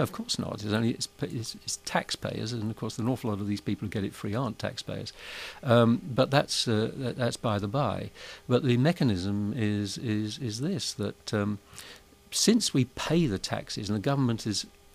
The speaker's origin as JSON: {"language": "English", "region": "England", "country": "United Kingdom", "said": "of course, as an Englishman, I shouldn't perhaps be opining."}